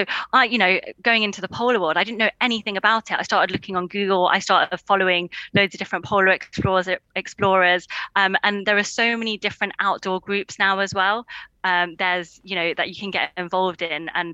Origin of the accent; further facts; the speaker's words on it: Derby, East Midlands, United Kingdom; I'm actually from Derby. My family live in Derby, and the Peak District isn't very far at all yet.